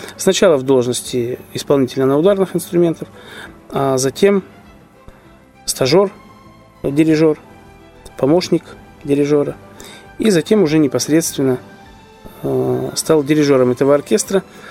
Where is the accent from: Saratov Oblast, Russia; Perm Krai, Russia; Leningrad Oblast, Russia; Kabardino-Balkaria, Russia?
Saratov Oblast, Russia; Saratov; also born or lived in Makiivka, Ukraine; Итак, я родился в Макеевке в 1973 году.